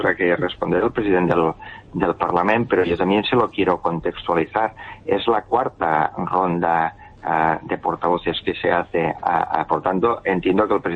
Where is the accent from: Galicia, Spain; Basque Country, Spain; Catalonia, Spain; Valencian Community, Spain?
Catalonia, Spain; Y como los catalanes queremos evitar esto